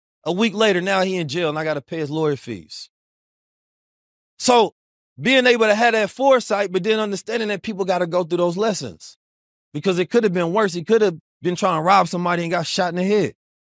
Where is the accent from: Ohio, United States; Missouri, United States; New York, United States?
Missouri, United States; St. Louis; also born or lived in Oakland, United States; Because we grew up in St. Louis and Oakland. So you ain't get a break going from neither one back and forth.